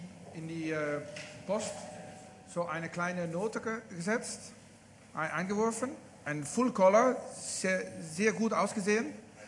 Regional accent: Netherlands; German is a second language; Ich bin aus den Niederlanden.

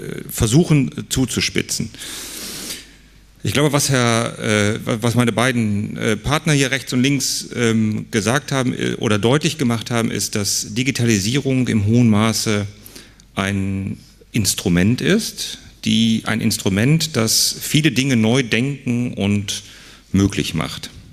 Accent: North Rhine-Westphalia, Germany; ich komme aus Nordrhein-Westfalen

